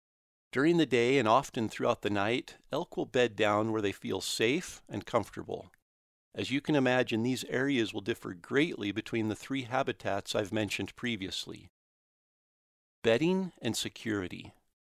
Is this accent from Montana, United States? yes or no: no; Idaho, United States; I remember my first experience hunting outside the familiar elk country of my home state of Idaho.